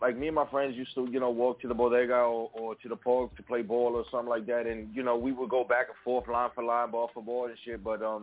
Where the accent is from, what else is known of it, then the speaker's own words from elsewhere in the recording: New York City, New York, United States; When I was growing up, because I'm a 70s baby, so I grew up with the hip-hop. And I grew up in the Bronx, so it was there.